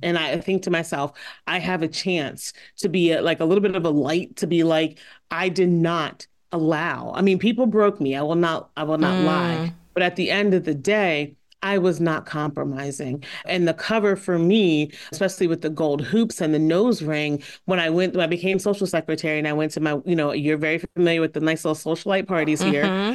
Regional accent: Philadelphia, Pennsylvania, United States; I'm from Philly. I will definitely fight.

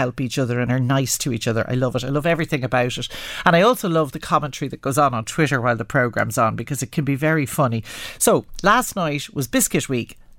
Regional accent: Dublin, Leinster, Ireland; And is it the same as we used to say, growing up in Dublin, a macaroon?

